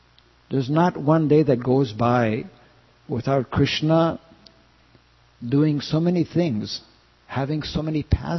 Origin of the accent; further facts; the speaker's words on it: Canada; because after becoming a devotee in Canada, because I'm from Canada